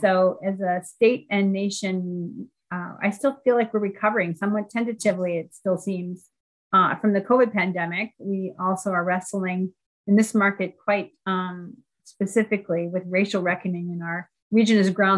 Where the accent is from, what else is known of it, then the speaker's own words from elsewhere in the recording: Minnesota, United States; As a Minnesotan who has known and been a client of Comcast's for my entire adult life